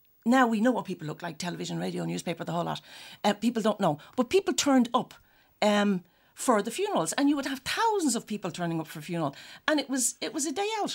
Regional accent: Dublin, Leinster, Ireland; I grew up in Dublin.

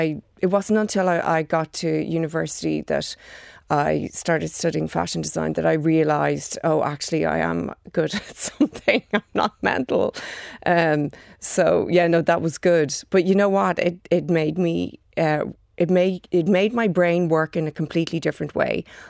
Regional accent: Maynooth, Leinster, Ireland; I grew up in Maynooth, right beside the mill.

